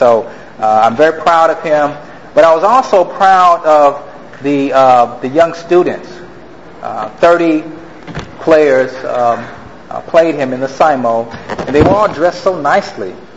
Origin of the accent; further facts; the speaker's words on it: Chicago, Illinois, United States; from Chicago, grew up there, never been to Detroit. I have always had an intrigue of the city. Growing up in Chicago, we listened to all the Motown records